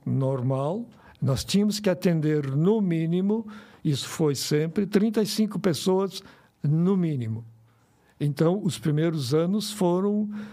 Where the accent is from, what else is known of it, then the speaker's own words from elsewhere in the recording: Porto Alegre, Rio Grande do Sul, Brazil; also born or lived in Brasília; now in São Paulo, Brazil; Eu saí de Porto Alegre em 83. Nós, toda a nossa família, saiu de Porto Alegre em 83. Nós passamos 2 ou 3 anos em Brasília. Em 87, a gente veio a São Paulo.